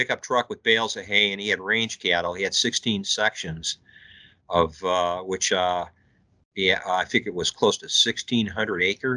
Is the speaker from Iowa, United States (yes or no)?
no; Illinois, United States; well, you know, I'm from Illinois. So I do a lot of camp in my area.